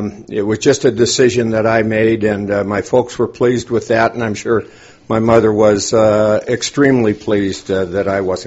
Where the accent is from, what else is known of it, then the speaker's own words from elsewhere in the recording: Butte, Montana, United States; When I was growing up in Butte, I can remember sneaking into the stadium